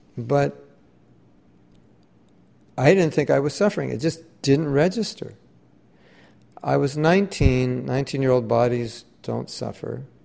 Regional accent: Los Angeles, California, United States; I was raised in Los Angeles, and my friends were up there.

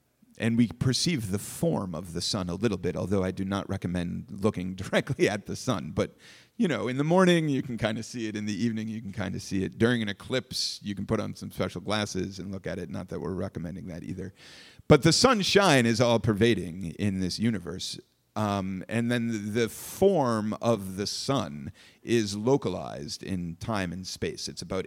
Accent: Boston, Massachusetts, United States; accent: Boston; Oh, my Boston accent just slipped out there.

